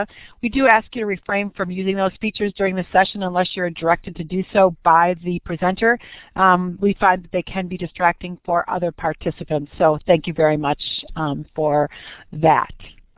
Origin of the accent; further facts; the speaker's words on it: Chicago, Illinois, United States; I'm from Chicago, so we know that we have at least 6 more weeks of winter